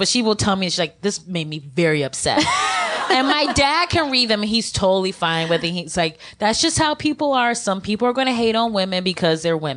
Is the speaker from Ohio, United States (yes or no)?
yes; Ohio, United States; like growing up in Ohio, going to all white high school and all those kind of situations